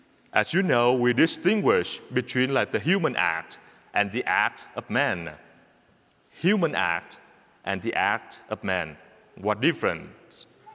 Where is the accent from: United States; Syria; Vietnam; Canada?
Vietnam; English is a second language; I'm from Vietnam. In my country, when you are Catholics, like, you are Catholics. You need to sacrifice as many things to be a Catholic. The government hates you. The communist people hate you.